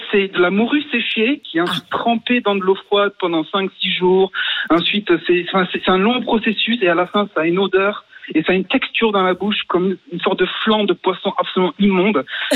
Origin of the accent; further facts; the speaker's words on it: France; now in Norway; En tant que bon français, malheureusement non, je ne parle pas si bien que ça.